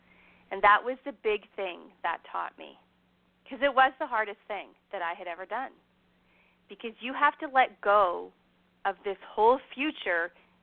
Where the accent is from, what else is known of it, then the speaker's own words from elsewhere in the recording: Canada; Now, here's the thing. I'm Canadian, so I expect the apology.